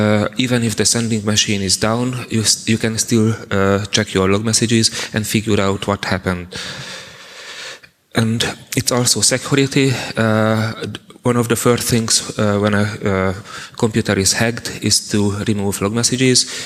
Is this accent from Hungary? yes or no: yes; Hungary; English is a second language; from Hungary, evangelist at Balabit, developers of Syslog.ng.